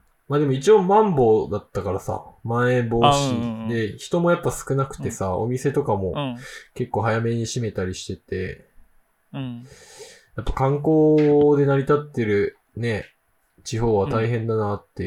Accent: Kyushu, Japan; born there; now in Tokyo, Japan; 俺やっぱ九州生まれで、その後東京来て、あんまり雪って馴染みがなかったから、

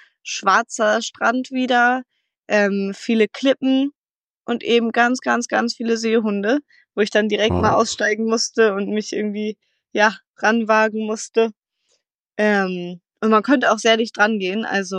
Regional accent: Germany; Ja ganz, ganz, ganz dicht dran ist an ja meinem Zuhause in Deutschland.

